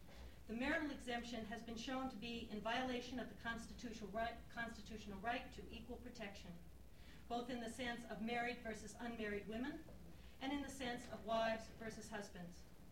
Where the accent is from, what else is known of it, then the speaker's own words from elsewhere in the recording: Fairbanks, Alaska, United States; I'm from Fairbanks, Alaska.